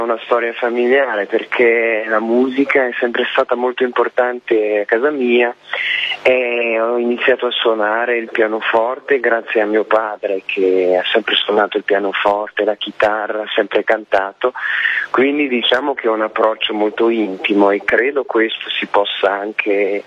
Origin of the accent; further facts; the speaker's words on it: France; Italian is a second language; also born or lived in Lyon; quando sono tornato in Francia, perché io sono francese, no?